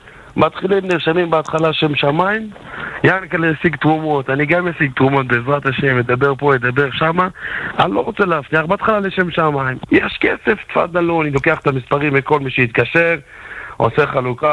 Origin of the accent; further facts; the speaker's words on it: Jerusalem, Jerusalem District, Israel; אני מירושלים.